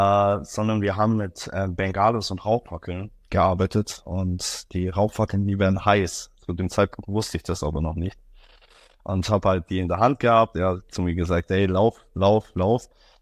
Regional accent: Bavaria, Germany; Ich komme aus der Augsburger Region, bin 25 Jahre alt

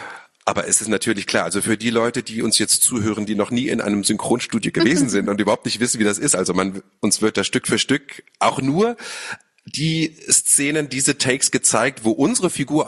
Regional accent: Lower Saxony, Germany; born or raised there; now in Berlin, Germany

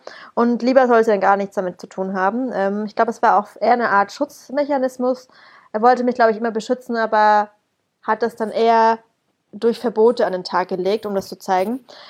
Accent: Germany; gell, du bist Türke. Also nee, ich bin Deutscher.

